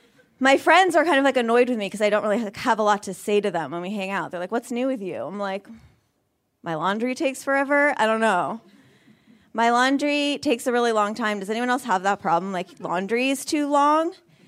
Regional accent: Vermont, United States; I grew up, I'm, like, really light-skinned, but I grew up feeling really black. I grew up in Vermont.

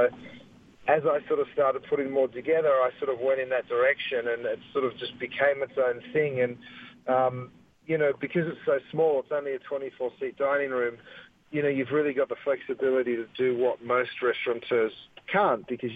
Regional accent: Australia; I grew up in Australia where we have butcher shops on every corner, I guess.

